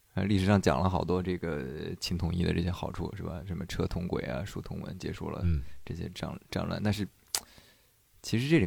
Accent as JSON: {"language": "Chinese", "country": "China", "said": "而且我觉得我们中国人看历史不能老盯着那些王侯将相"}